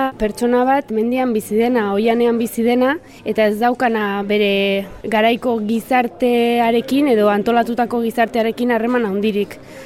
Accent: La Rioja, Spain; Nik jolasten nuen Errioxan, zeren nire herria dago Logroñotik oso gertu

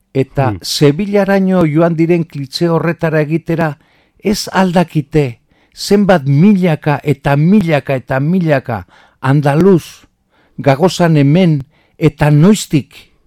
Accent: Basque Country, Spain; enaiz sentitzen baskoa. Gero tandaluzagoa sentitzen naiz, hori bai euskalduna naiz. Biztan da eta mundakan bizi naiz

